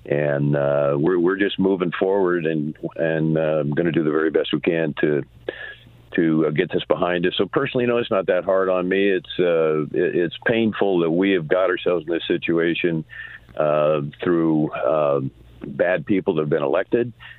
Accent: Gold Beach, Oregon, United States; I was born in Gold Beach, so I know my three counties quite well, living here my entire life, the whole river background

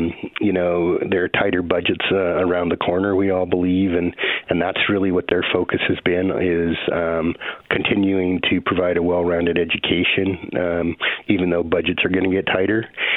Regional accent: Glendale, Oregon, United States; I grew up in Glendale and then went to high school in Riddle. And so, yes, close ties to this county.

